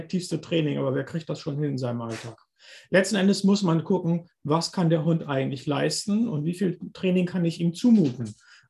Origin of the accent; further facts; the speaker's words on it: Bremen, Germany; und jetzt kannst du wieder butschern gehen, wie wir bei uns in Bremen sagen.